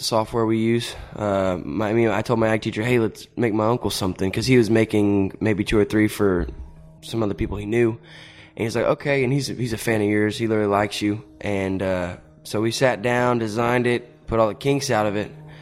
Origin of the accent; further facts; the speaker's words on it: Edna, Texas, United States; now in Victoria, United States; I grew up in Edna. We didn't have that. We had a blue trash can for trash and everything you put in it. I just moved to Victoria a year ago